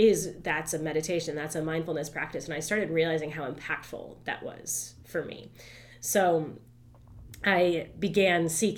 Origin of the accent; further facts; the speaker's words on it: Rochester, New York, United States; I grew up in Rochester, New York, so she was a member of the Rochester Zen Center, and they would go to meditate.